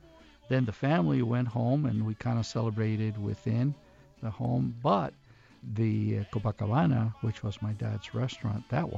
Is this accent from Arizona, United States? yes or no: yes; Douglas, Arizona, United States; also born or lived in Agua Prieta, Mexico; I grew up, I was born in Douglas. I was raised in Douglas during the school year. I was raised in Agua Prieta during the summer. When people ask me, where are you from? And I say, I am from Douglas, Agua Prieta.